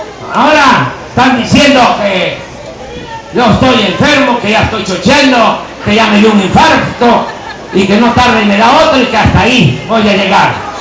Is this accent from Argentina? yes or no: no; Tepetitán, Tabasco, Mexico; born there; now in Ticul, Mexico; porque mis padres en Tabasco, en el pueblo donde nací, en Tepetitán, Macuspana, Tabasco, tenían una tienda